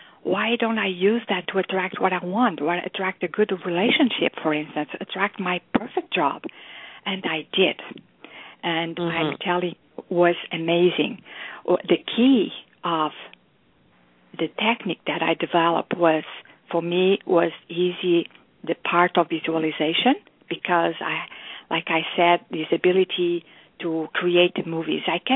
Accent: Portugal; English is a second language; also born or lived in Africa; I'm a Portuguese, and I was born in Africa. As my father, he was a military officer. We traveled around all Africa. We were moving all the time.

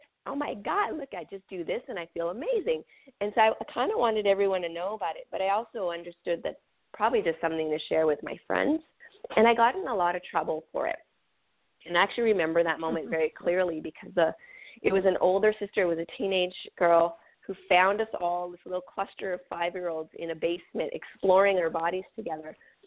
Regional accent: Canada; first language French; English is a second language; I grew up on First Nation reservations in Canada.

